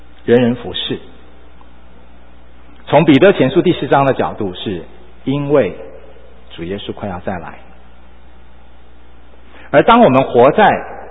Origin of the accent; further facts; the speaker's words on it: Taiwan; 我来自台湾，我以前要当兵，我当兵去战过卫兵，